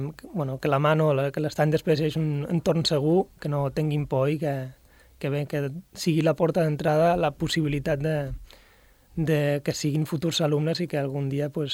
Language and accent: Catalan; Formentera, Balearic Islands, Spain; jo com a formenterer crec que és